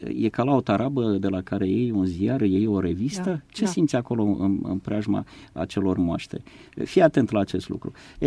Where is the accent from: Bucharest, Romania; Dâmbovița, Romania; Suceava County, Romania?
Suceava County, Romania; born there; m-am născut în Bucovina și ajung relativ rar pe acolo.